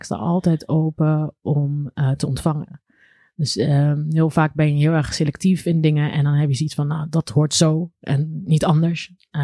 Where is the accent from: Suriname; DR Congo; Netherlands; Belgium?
Netherlands; Rotterdam, South Holland; Ik ben opgegroeid in de Millingsbuurt, Rotterdam.